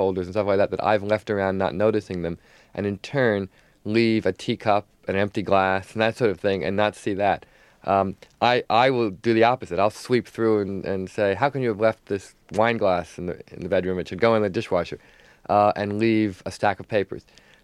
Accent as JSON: {"language": "English", "region": "New Jersey", "country": "United States", "tie": "born or raised there", "said": "I grew up in New Jersey and looked across the river to New York, sort of like the Emerald City."}